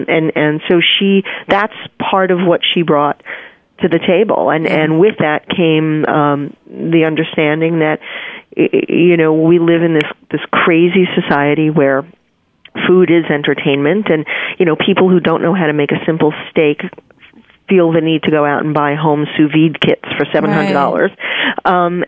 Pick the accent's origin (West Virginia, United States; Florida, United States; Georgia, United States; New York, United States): New York, United States; I'm a New Yorker. I was born and mm-hmm. raised here